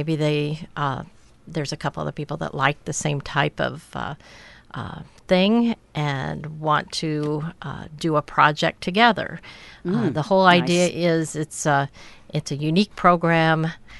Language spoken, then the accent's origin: English; Ilwaco, Washington, United States; I was born in Ilwaco and lived most of my life on the peninsula.